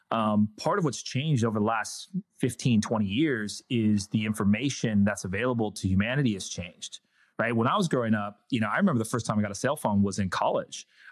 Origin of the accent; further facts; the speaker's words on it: San Diego, California, United States; I was growing up in San Diego, and I used to drive from Encinitas up to Del Mar because my mom worked up there